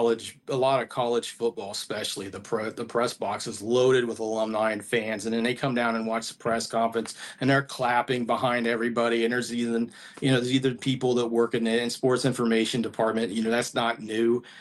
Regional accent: Ohio, United States; I'm from Ohio.

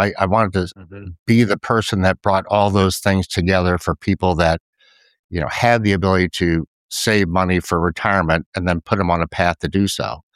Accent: Washington, D.C., District of Columbia, United States; and he, I grew up in Washington, D.C.

